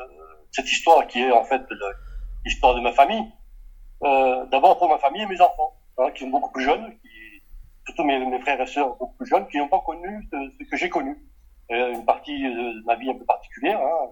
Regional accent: Vila Verde, Braga, Portugal; De Braga, exactement Vila Verde

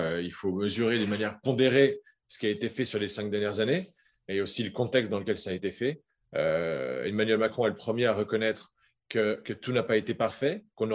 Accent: France; surtout en tant que Français de l'étranger, avec la capacité de comparer par rapport à ce qu'on voit dans nos pays de résidence

